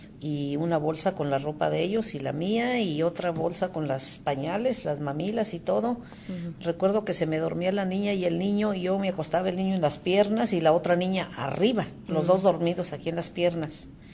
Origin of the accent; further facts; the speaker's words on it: Jerez, Zacatecas, Mexico; vine yo de Jerez a Ciudad Juárez, y ahí me daban también la ciudadanía.